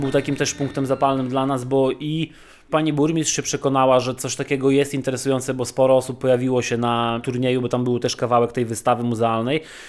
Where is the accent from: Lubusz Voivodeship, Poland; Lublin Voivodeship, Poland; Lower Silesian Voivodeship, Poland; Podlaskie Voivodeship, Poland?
Podlaskie Voivodeship, Poland; Sokółka; bo obaj jesteśmy z Sokółki, więc fajnie by było, żeby to było w naszym mieście.